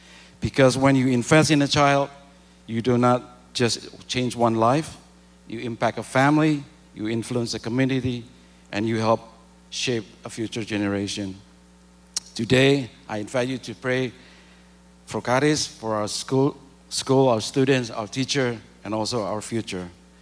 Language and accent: English; Surakarta, Central Java, Indonesia; I'm from Solo, Central Java, Indonesia.